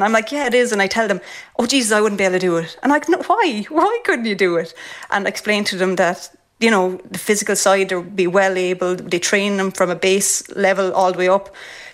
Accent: Carlow, Leinster, Ireland; And I've 6 brothers and a sister, and I come from Carlow.

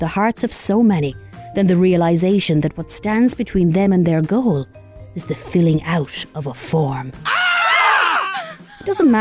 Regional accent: Galway, Connacht, Ireland; born there; I was born in Galway, but that's more to do with the lack of maternity services in Roscommon rather than any kind of allegiance to the place.

